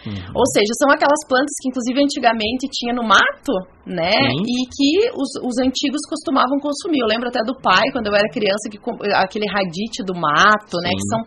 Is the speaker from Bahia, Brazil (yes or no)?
no; Espumoso, Rio Grande do Sul, Brazil; moved away as an adult; É um prazer estar de volta a casa, né? Porque eu já saí aqui do Rio Grande do Sul já fazem 20 anos, né? Quase 20 anos que eu saí daqui. E voltar para Espumoso